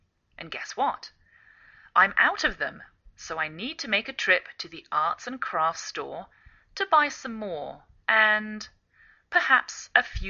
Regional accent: England, United Kingdom; now in United States

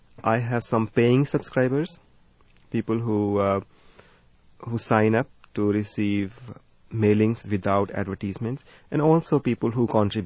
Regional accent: India; first language Hindi; English is a second language; My mother tongue is Hindi.

